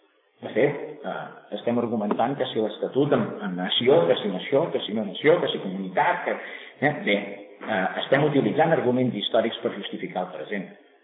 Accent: Catalonia, Spain; Justament perquè soc català, ho dic. I encara diria més, ho dic perquè no soc espanyol.

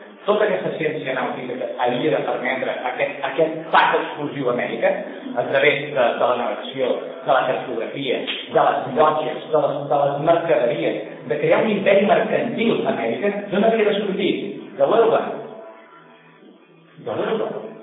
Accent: Arenys de Munt, Catalonia, Spain; jo vinc d'Arenys de Munt, Arenys de Munt

